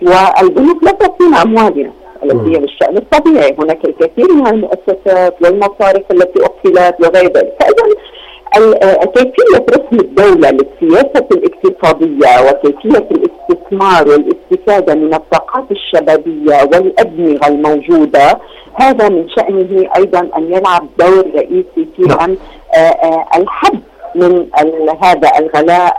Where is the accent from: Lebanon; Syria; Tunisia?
Lebanon; فوجئت وأنا الآتية من لبنان